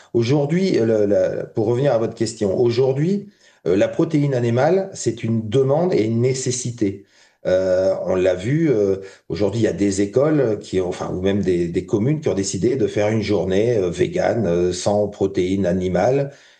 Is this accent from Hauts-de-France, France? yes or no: yes; Hauts-de-France, France; Moi, je suis de la Somme.